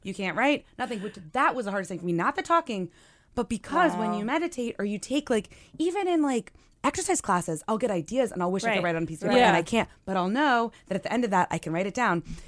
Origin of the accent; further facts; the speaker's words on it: the South, United States; also born or lived in Los Angeles; I'm from the South originally, but when I was out